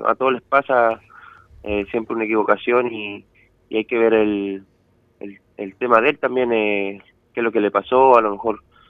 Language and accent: Spanish; Lima, Peru; born there; yo nací en Lima, en Perú, pero toda mi familia es chilena, yo solamente tuve la suerte de nacer allá en Perú